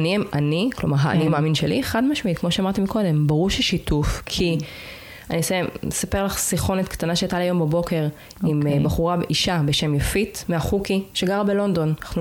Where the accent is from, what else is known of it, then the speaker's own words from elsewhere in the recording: Jaffa, Tel Aviv District, Israel; כי אני לא מכירה את רמת גן, אני מיפו.